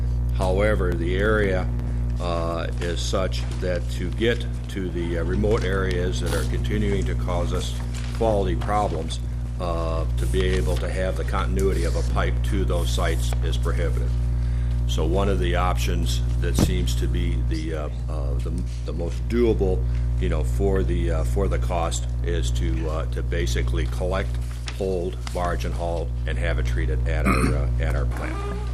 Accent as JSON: {"language": "English", "town": "Crane Lake", "region": "Minnesota", "country": "United States", "said": "I'm from Crane Lake, Minnesota."}